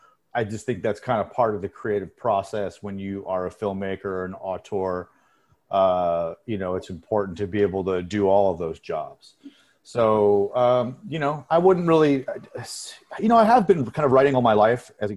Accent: Cleveland, Ohio, United States; I grew up in Cleveland, so we had Gulardi and Big Chuck and Little John and Frank and Drac and the Ghoul and the Son of the Ghoul and Froggy

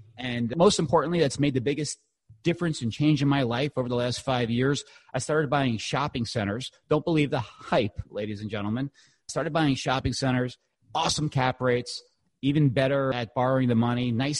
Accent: New York, United States; What can I say? I'm a New Yorker. Spent a lot of time in New York.

